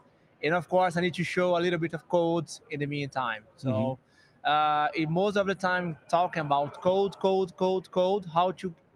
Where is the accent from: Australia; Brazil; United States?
Brazil; now in Portugal; I'm from Brazil. Right now I live in Portugal.